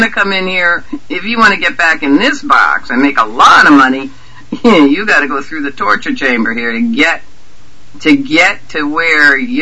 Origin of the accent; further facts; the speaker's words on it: Woodstock, New York, United States; born there; I told you that I was born around here near Woodstock. I lived in Woodstock for many years, you know, and I still live, you know, about 40 minutes away from Woodstock.